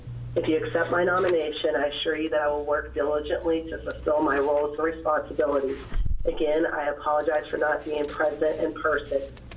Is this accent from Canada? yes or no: no; West Virginia, United States; now in Oregon, United States; I grew up in West Virginia and have lived in Oregon for over 20 years now